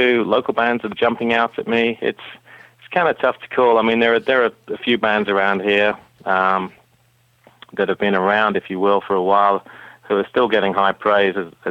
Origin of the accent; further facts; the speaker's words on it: Portsmouth, South East England, United Kingdom; now in Detroit, United States; coming from my hometown of Portsmouth, England, to Detroit